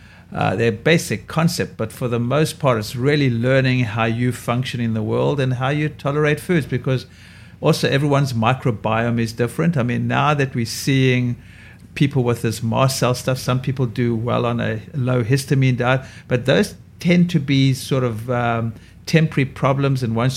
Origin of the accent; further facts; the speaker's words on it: South Africa; growing up in South Africa, I was eating lots, you know, you eat lots of fruit.